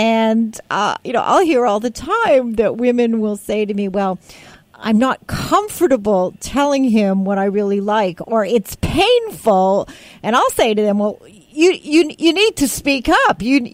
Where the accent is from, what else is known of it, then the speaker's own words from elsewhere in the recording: Canada; born there; I was born in Canada in an Orthodox Jewish family.